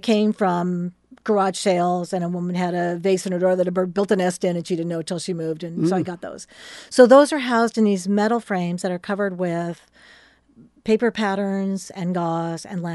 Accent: Portland, Oregon, United States; also born or lived in Eugene; Yes. I was born and raised in the Portland area. Mm-hmm. My family had a house at Cannon Beach for a long time. And then I moved to Eugene and went to school in Eugene.

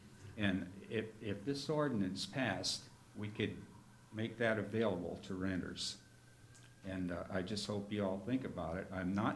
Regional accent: Chicago, Illinois, United States; we're both from Chicago originally.

